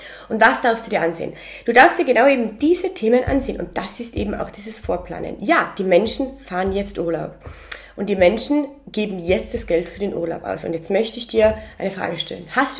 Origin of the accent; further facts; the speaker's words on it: Tyrol, Austria; wie man so bei uns in Tirol gerne sagen würde